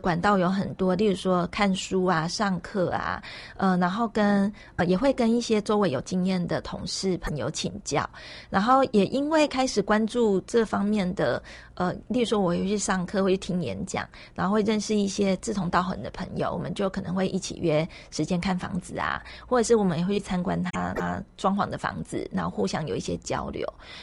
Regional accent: Changhua County, Taiwan; now in Taipei, Taiwan; 因为我是彰化的小孩嘛，那我从以前念大学来台北到后来留在台北工作，其实我有很长的一段时间都是租房子

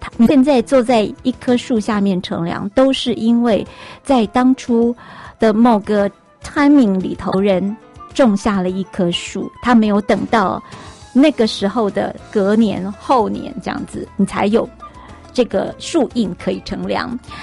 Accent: Taiwan; 跟我们台湾人好，跟我们台湾人很像，跟我们台湾人很像

